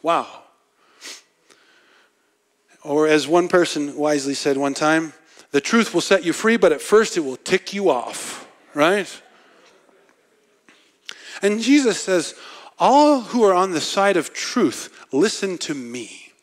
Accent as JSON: {"language": "English", "region": "Nebraska", "country": "United States", "said": "Because I'm from Nebraska, all right?"}